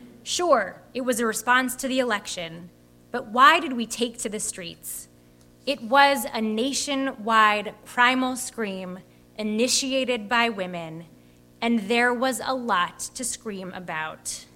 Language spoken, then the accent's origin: English; United States; I am angry because I am an American, and I am also very angry because I am a woman.